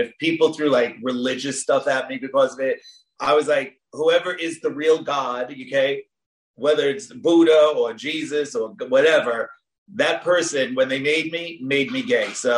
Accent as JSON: {"language": "English", "town": "Oceanside", "region": "New York", "country": "United States", "said": "Yes, I'm from Oceanside, Long Island."}